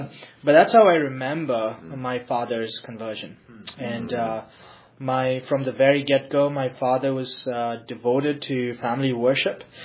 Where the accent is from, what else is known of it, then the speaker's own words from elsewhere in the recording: Bengaluru, Karnataka, India; I'm from Bangalore City. I was born and brought up there.